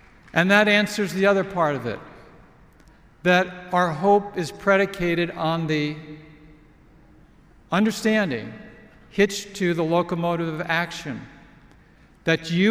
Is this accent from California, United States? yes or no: yes; California, United States; Now, one of my heroes as a Californian is Upton Sinclair.